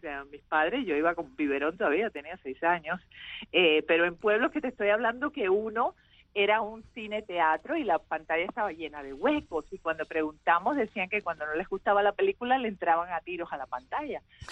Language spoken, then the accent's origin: Spanish; Cuba; moved away; Salimos de Cuba con mi abuela Julita